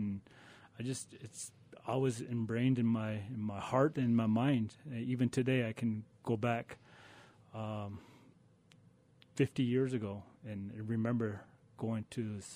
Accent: Tama, Iowa, United States; And I'm originally from the Meskwaki Indian Settlement in Tama, Iowa.

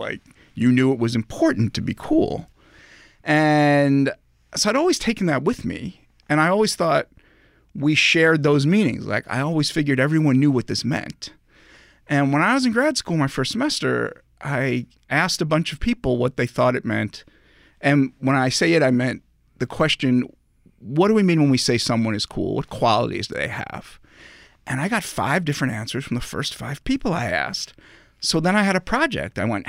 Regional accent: Brooklyn, New York, United States; when I was a kid and I grew up in Brooklyn before there were hipsters there, it was pretty gritty.

